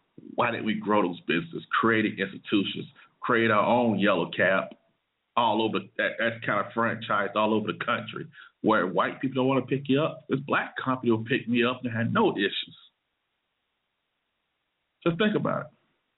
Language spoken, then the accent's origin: English; Montgomery, Alabama, United States; For instance, now, I'm from Montgomery, Alabama, and many of you guys might already know this.